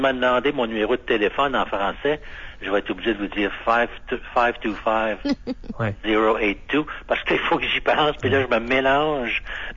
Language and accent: French; Montreal, Quebec, Canada; si je dis que je suis de Montréal, les gens disent que ouais, c'est au Canada